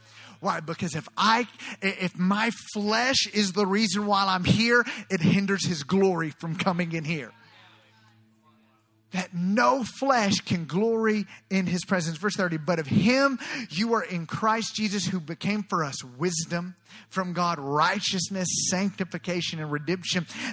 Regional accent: Alabama, United States; I'm born and raised in Alabama. I used to live not too far from here.

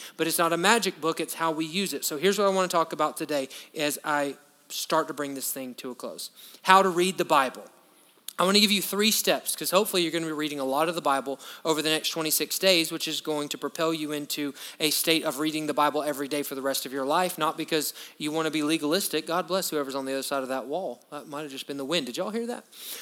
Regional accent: Alabama, United States; And I grew up in Alabama. We drink sweet tea.

